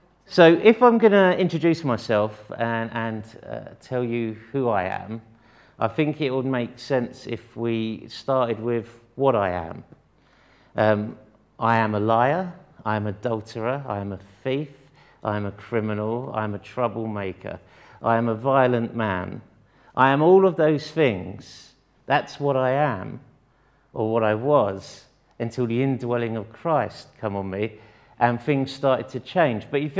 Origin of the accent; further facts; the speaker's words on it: Sidcup, London, United Kingdom; Who am I? I was born in Sidcup. Durham Road is where I grew up.